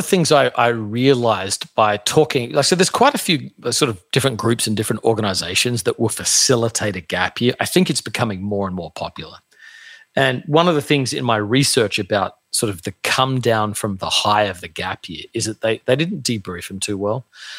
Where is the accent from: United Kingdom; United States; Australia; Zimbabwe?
Australia; I grew up in Australia, very, very common to do a gap year